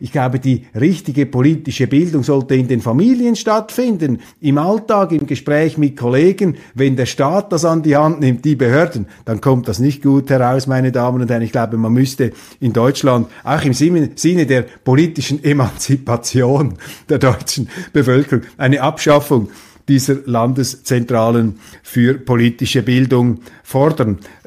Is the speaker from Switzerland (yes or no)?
yes; Switzerland; Und ich bin als Schweizer kein Imperialist.